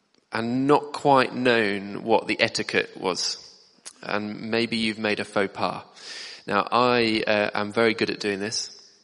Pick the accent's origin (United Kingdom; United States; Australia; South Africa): United Kingdom; England; once you get over that slight discomfort as an Englishman, it should be okay.